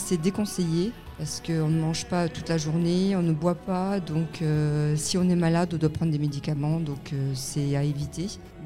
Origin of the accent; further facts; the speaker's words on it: Algeria; donc moi je suis algérienne